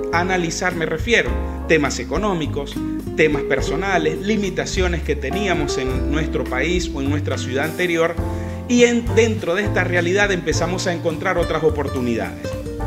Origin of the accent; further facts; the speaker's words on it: Venezuela; moved away; La migración, al menos para mí, que soy de Venezuela, ha sido en los últimos años un tema de mucha controversia, porque hemos salido muchísimos por diversas razones